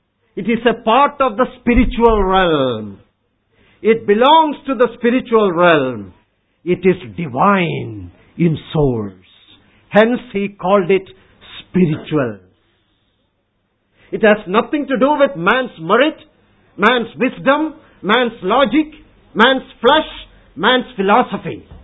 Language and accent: English; Kerala, India; first language Malayalam; English is a second language; In my mother tongue, you know, Malayalam language, verse 4 reads, Kripavaram, which means grace gift.